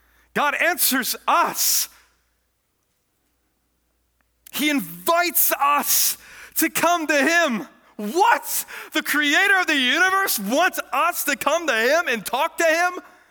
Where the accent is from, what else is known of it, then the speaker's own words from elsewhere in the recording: Lithia, Florida, United States; I am from Lithia.